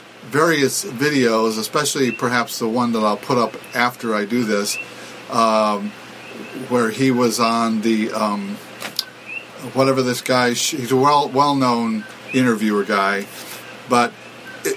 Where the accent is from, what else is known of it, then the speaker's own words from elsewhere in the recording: Hawaii, United States; I'm just Hawaiian guy, you know, living in Hawaii guy.